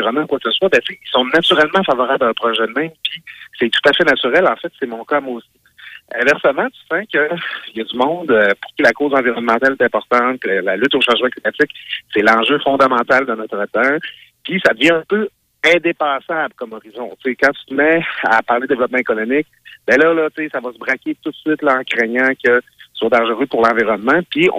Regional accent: Alma, Quebec, Canada; Moi, j'ai grandi quand j'étudiais à Alma

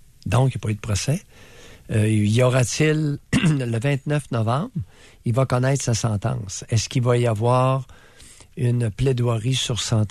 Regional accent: Quebec, Canada; c'est un individu qui est originaire de mon patelin, du lac Saint-Jean

